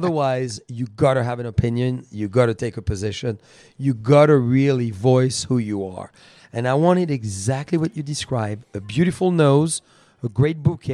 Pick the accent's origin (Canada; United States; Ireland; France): France; Bourgogne-Franche-Comté; I'm from Burgundy. What is the best in Burgundy? Pinot Noir and Chardonnay.